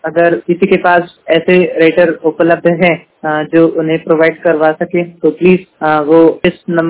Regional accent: Kanpur, Uttar Pradesh, India; मैं कानपुर उत्तर प्रदेश से हूँ।

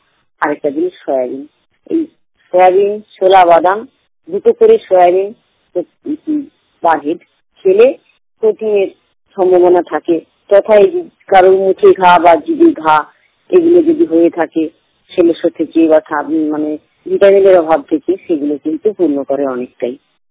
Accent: West Bengal, India; আমাদের বাড়ি বলছি … পূর্ব মেদিনীপুর, পশ্চিমবঙ্গ রাজ্য থেকে 100% দৃষ্টিহীন।

